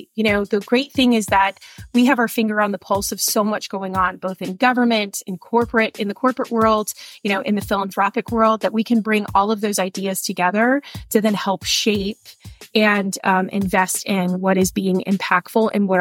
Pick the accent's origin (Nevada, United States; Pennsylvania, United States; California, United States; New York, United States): Nevada, United States; Las Vegas; You know, so Las Vegas, and I, you know, again, I don't mean to speak ill of my hometown, because I love Vegas, you know, battleborn.